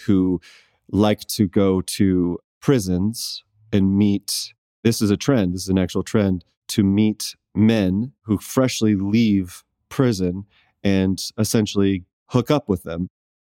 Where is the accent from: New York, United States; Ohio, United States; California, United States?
California, United States; Sacramento; I grew up in Sacramento. I grew up in what they call South Sac.